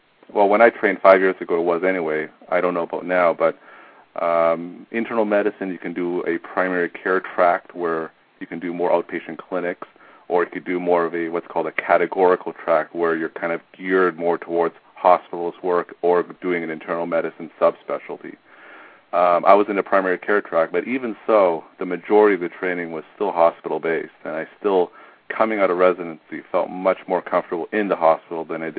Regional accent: Toronto, Ontario, Canada; now in United States; You know, I grew up in Toronto, so I was more of a Blue Jays fan, but now being here

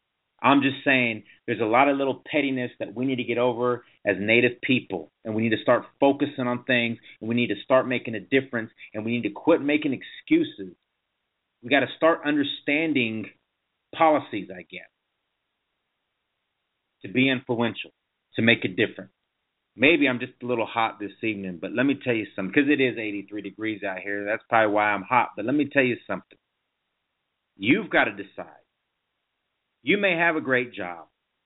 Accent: Lawrence, Kansas, United States; born there; I was born in Lawrence. I went to Haskell.

